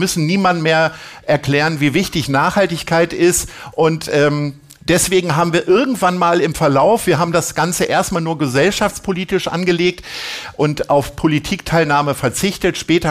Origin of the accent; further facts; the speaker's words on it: Hannover, Lower Saxony, Germany; born there; now in Hamburg, Germany; Ich bin jetzt seit 1996 in Hamburg, bin geboren in Hannover. Das heißt, ich bin jetzt schon länger in Hamburg als in Hannover.